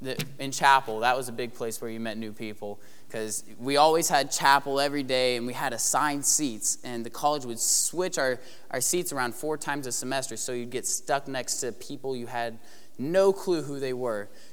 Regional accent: Kansas, United States; Like, and I was from Kansas. Like, how have you never seen The Wizard of Oz? You're from Kansas.

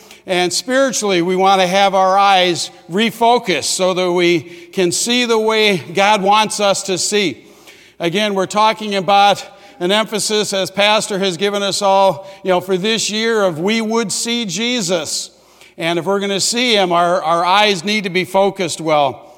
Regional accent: Davenport, Iowa, United States; When I grew up in Davenport, once a month we would have

